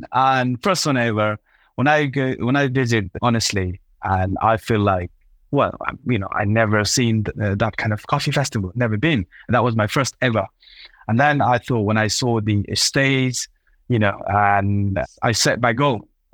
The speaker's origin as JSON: {"language": "English", "country": "Nepal", "second_language": "English", "moved": "as an adult", "lives_now": "United Kingdom", "said": "I'm originally from Nepal. So I started coffee in 2006."}